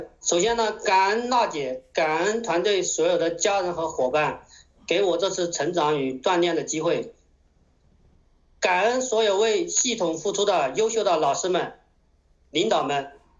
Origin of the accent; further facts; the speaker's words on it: Xinyang, Henan, China; moved away as an adult; now in Hangzhou, China; 来自美丽的大别山军区河南信阳，在杭州工作5年多的时间。我非常热爱我的故乡信阳和我的第二故乡美丽的大城市杭州。